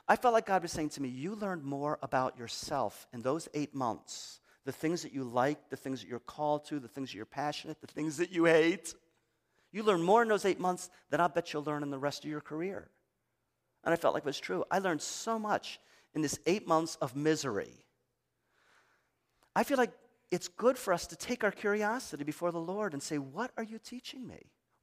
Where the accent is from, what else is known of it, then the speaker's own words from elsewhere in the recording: Detroit, Michigan, United States; I was raised in Detroit. You were raised in Ann Arbor.